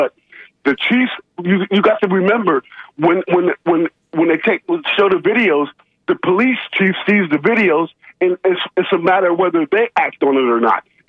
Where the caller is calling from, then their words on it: Wesley Chapel, Florida, United States; calling from Wesley Chapel, man.